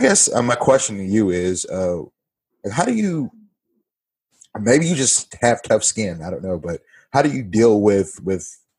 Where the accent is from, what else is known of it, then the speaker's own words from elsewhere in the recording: Little Rock, Arkansas, United States; Jackson specifically, and I'm from Little Rock, Arkansas.